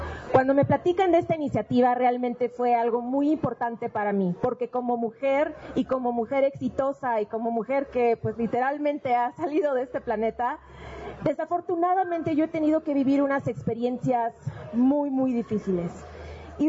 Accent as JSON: {"language": "Spanish", "country": "Mexico", "tie": "born there", "said": "que de niña ni siquiera nací en México, que siempre fui americana"}